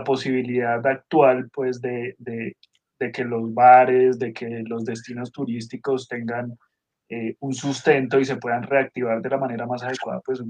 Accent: Colombia; hacen parte al menos de nuestra idiosincrasia y de nuestra historia como colombianos

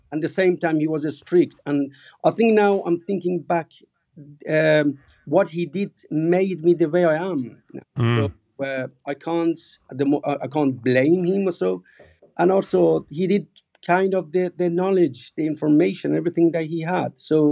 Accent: Iran; Obviously, I was born in Iran and raised in a family, kind of a middle-class family.

